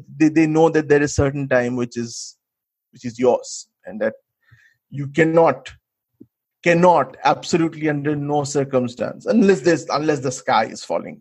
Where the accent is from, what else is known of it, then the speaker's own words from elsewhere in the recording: India; now in United States; when you come here as an Indian student and stay with Americans and other people, you have to become Americanized.